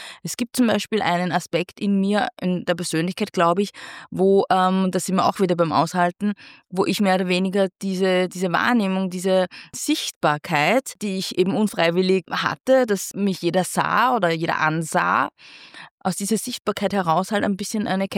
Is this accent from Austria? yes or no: yes; Linz, Upper Austria, Austria; moved away as an adult; now in Vienna, Austria; in der Zeit, wo ich groß geworden bin, auch in Linz, ja, Wien ist dann natürlich etwas ganz was anderes und auch genau der Grund, warum ich nach Wien gezogen bin nach der Matura